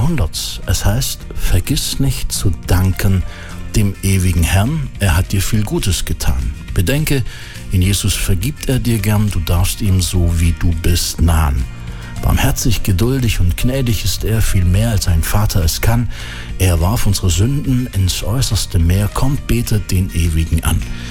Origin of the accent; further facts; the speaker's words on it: Wilhelmsdorf, Baden-Württemberg, Germany; aus dem Dorf, wo ich herkomme, aus Wilhelmsdorf im Oberschwäbischen